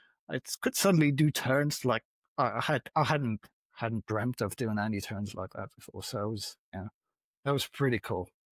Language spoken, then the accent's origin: English; Munich, Bavaria, Germany; Like I grew up in Munich and surfing the famous Eisbach there. Like I used to be a local there.